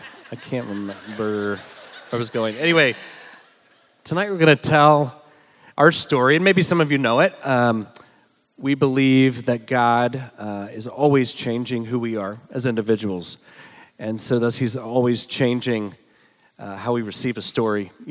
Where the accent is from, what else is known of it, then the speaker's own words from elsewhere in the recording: Montgomery, Alabama, United States; So anyway, we're from the South originally. I'm from Montgomery, Alabama.